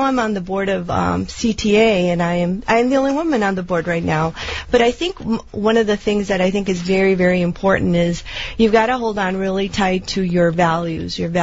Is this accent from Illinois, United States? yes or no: yes; Chicago, Illinois, United States; I'm a Chicago born and raised girl. Family is originally from Mexico. And I've got to tell you, I grew up in the Pilsen area, little village, Bridgeport, now live in Lincoln Park